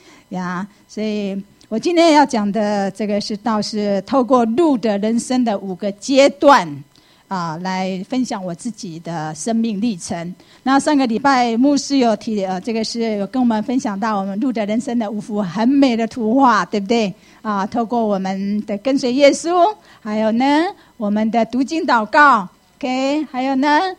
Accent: Taiwan; 回到这个是回到台湾，这就是我的家乡啊。

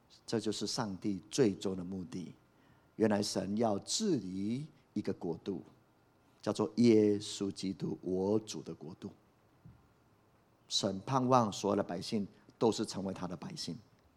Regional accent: Puli, Nantou County, Taiwan; 我从小在埔里长大，以前没有什么庙啊，现在到处都是

